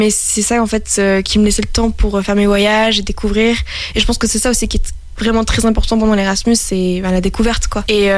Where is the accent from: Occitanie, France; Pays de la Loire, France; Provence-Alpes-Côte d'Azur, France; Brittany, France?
Pays de la Loire, France; Nantes; Je suis originaire de Nantes et en ce moment, je suis en stage